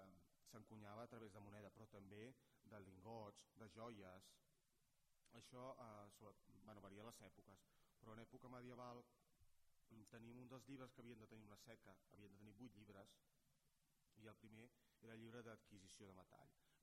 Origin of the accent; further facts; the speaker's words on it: Barcelona, Catalonia, Spain; tan orgullosos estem tots com a barcelonins